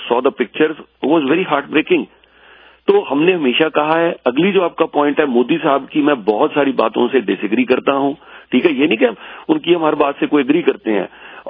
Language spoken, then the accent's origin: Hindi; Punjab, India; sir मैं पंजाब से हूँ